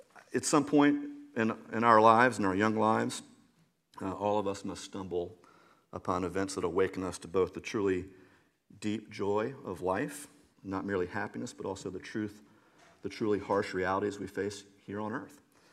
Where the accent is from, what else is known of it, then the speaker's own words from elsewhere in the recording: Charleston, South Carolina, United States; born there; I was born in Charleston in 1976, January of 1976.